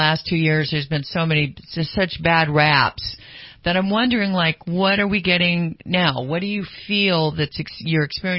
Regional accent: Sacramento, California, United States; Anyway, that's great stuff because I grew up in Sacramento.

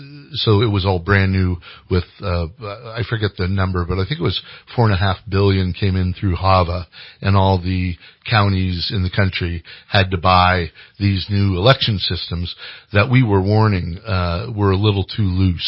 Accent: Redwood City, California, United States; I hail from the Bay Area, born in Redwood City, California. Lived in California my life.

